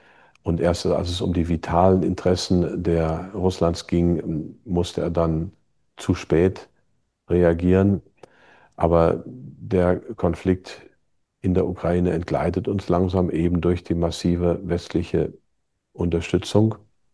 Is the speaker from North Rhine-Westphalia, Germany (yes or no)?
yes; Plettenberg, North Rhine-Westphalia, Germany; Ich komme aus Plettenberg zufällig, also es ist unser beider Heimatort.